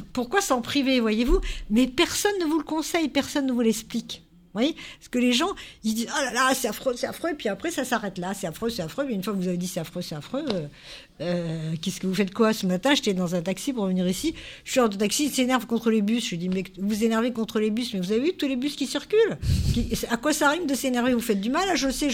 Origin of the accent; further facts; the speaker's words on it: France; Nous, on est français. On comprend le français.